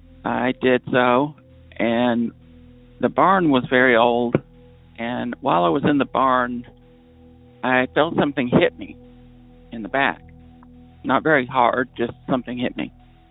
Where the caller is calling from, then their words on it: New Hampshire, United States; also born or lived in Whitefield; Hi, Derek. I'm calling from New Hampshire. My story takes place in a small town called Whitefield, New Hampshire, probably about an hour or so from the Canadian border in northern New Hampshire in the White Mountains.